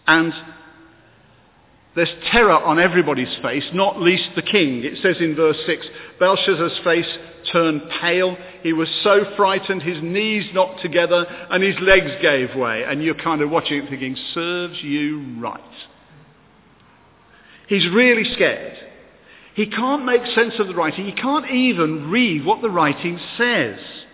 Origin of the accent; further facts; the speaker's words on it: Wolverhampton, West Midlands, United Kingdom; I come from Wolverhampton, so I have to say Belshazzar